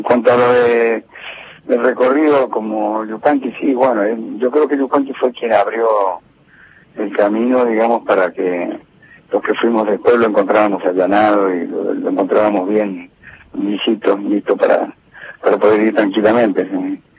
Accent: Córdoba, Argentina; Yo lo tengo incorporado desde niño, yo soy del noroeste de Córdoba, y yo he crecido escuchando esa música

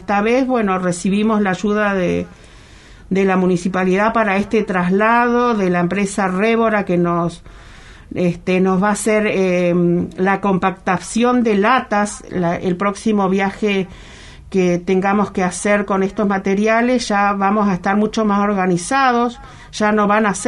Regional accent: Río Grande, Tierra del Fuego, Argentina; como fueguinas, la mayoría que estamos en este en este proyecto y que empezamos, somos fueguinas, otras no, pero todas apuntamos y queremos a nuestra ciudad de Río Grande

